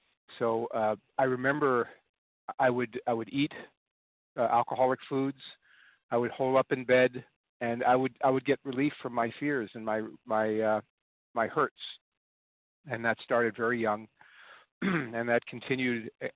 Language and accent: English; California, United States; I'm from Southern California.